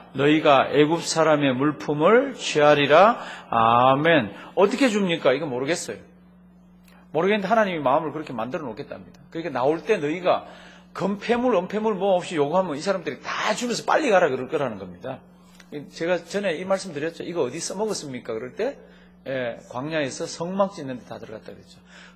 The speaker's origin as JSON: {"language": "Korean", "town": "Cheolsan County", "region": "North Pyongan", "country": "North Korea", "tie": "born or raised there", "said": "이북에 저는 이북 사람 피를 타고났습니다. 제 고향은 평안북도 철산군 백양면 단돌이 이렇게 돼 있습니다."}